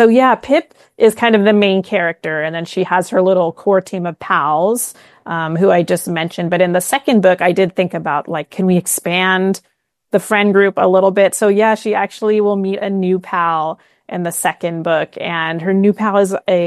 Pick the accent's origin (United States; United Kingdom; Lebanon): United States; California; I'm from the San Francisco Bay Area. So I visited our aquarium, and we have a marine mammal sanctuary nearby.